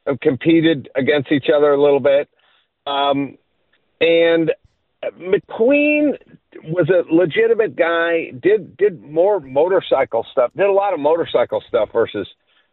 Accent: Los Angeles, California, United States; And listen, I'm from California and I'm from LA, so everything's an upgrade.

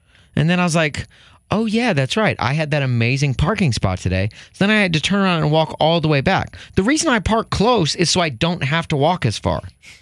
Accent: Chicago, Illinois, United States; I actually like the trains. Am I allowed to admit that as a Chicagoan?

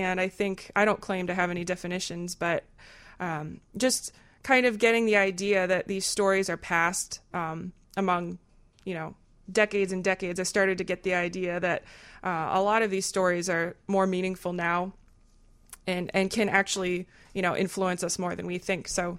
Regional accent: Florida, United States; being from the South, I'm not really the official South, but I grew up in South Florida, so that's as far south as you can get.

